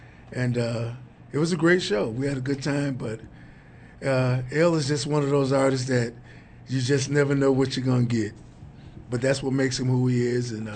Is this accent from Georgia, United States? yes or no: no; Grand Rapids, Michigan, United States; As a matter of fact, growing up in Grand Rapids, I can remember Chico watching me play the congas and the bongos.